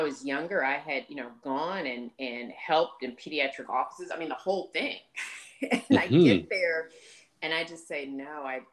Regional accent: Portsmouth, Virginia, United States; I'm from Hampton Roads. So I went to high school in Portsmouth, Virginia.

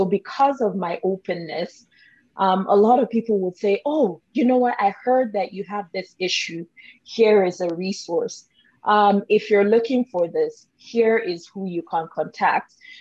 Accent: Nigeria; also born or lived in Canada; now in United States; I'm Nigerian-Canadian. Went to school in the U.S., lived in Canada for a number of years, and I've been in the U.S. for a few months, but it's sort of between Canada and the U.S.

